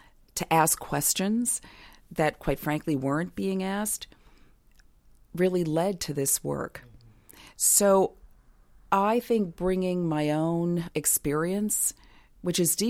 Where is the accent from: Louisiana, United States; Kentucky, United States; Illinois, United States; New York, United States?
New York, United States; Brooklyn; So I grew up in a neighborhood. Back then it was called Flatbush. Now it's called Prospect Lefferts Gardens. It's the non-fancy side of Prospect Park, and went to public school.